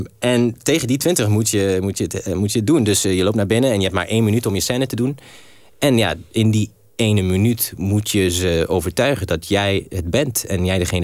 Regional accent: Ethiopia; moved away as an adult; also born or lived in Mauritania; Klopt, geboren in Mauritanië en opgegroeid in Ethiopië.

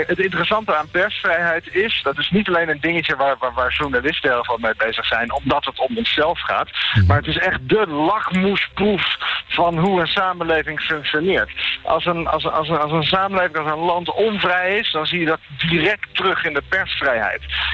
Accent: Netherlands; Ik ben een Nederlander en ik woon dan weer hier, dan weer daar.

